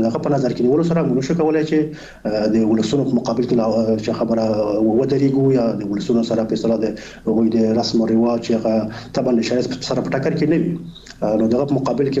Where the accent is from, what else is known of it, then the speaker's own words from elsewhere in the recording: Afghanistan; الحمدلله موږ تاسو افغانان یو، مسلمانان یو، خپل ټولنې پیژنو